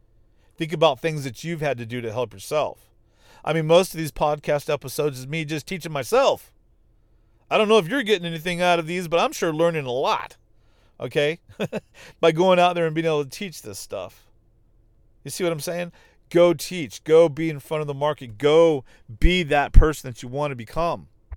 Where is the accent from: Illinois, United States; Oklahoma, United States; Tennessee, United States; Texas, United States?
Texas, United States; I'm from Texas, all right, Texas.